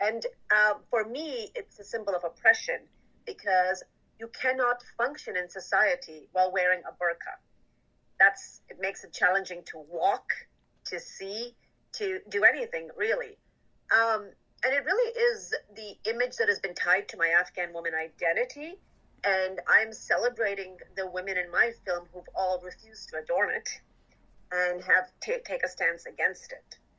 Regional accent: Canada; as a teenager growing up in Canada, I felt a lot of shame about my Afghan identity

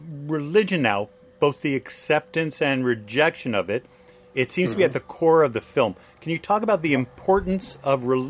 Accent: Canada; being Canadian

